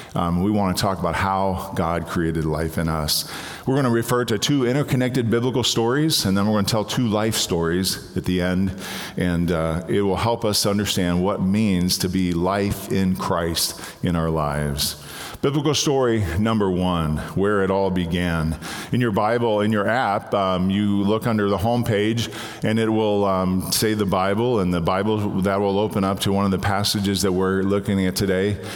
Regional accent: Cleveland, Ohio, United States; I was raised in Cleveland, Ohio, and met my wife in college.

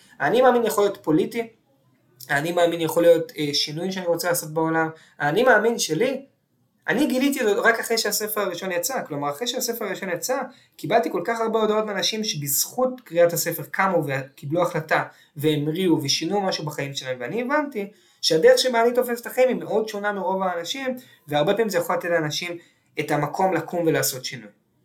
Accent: Tel Aviv, Tel Aviv District, Israel; אני גדלתי בתל אביב לפני 25 שנה

